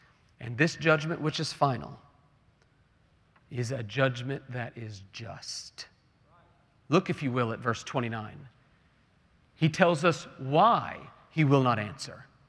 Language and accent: English; Oklahoma, United States; Y'all know I'm from Oklahoma. And growing up in Oklahoma, I had to take shelter from countless tornadoes.